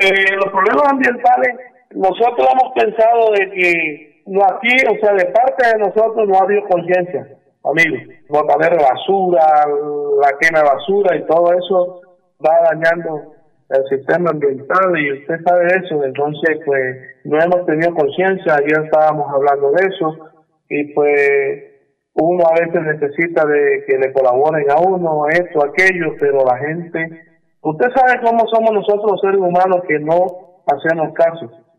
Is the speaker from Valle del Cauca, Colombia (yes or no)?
no; La Guajira, Colombia; nosotros somos un rincón de La Guajira